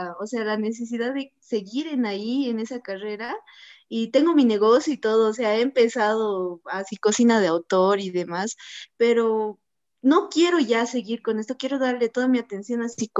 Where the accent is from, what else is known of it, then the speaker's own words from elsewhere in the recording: Bolivia; Soy de Bolivia y estás como a 2 horas retrasado de mi horario.